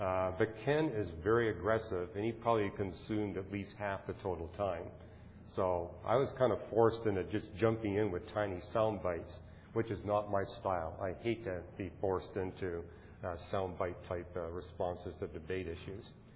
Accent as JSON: {"language": "English", "country": "Canada", "tie": "born or raised there", "lives_now": "United States", "said": "I grew up in Canada"}